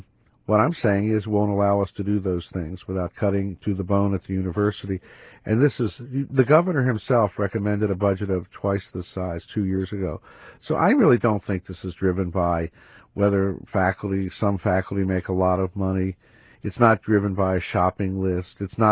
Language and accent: English; Texas, United States; So that is my background. I came from Texas